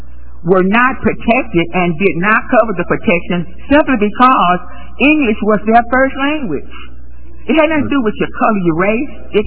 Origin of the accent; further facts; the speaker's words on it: Dallas, Texas, United States; born there; We were the only group of people in Dallas, Texas. I was born in Parkland Hospital, which was Woodlawn.